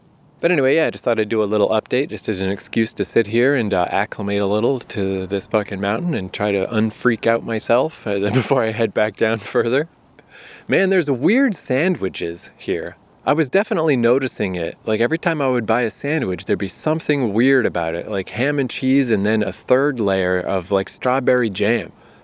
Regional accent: New Brunswick, Canada; It reminds me of back home. I'm from New Brunswick, Canada.

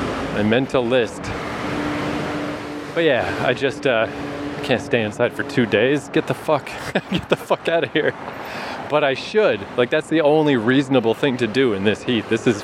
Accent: Canada; because I'm from Canada, just summer.

